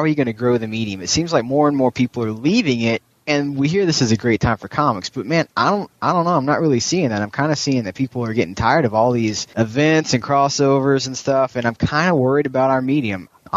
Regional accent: Alabama, United States; I'm from Alabama.

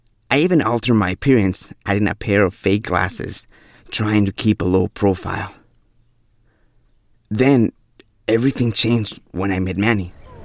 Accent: Mexico City, Mexico; When I was a little kid growing up in Mexico City, my family always watched telenovelas.

